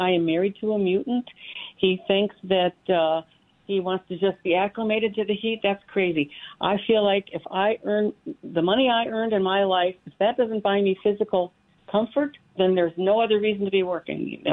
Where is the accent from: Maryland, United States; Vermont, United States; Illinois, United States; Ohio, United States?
Ohio, United States; Parma; Yeah, and you know, when I was growing up in Parma, we didn't have any air-conditioning in the house.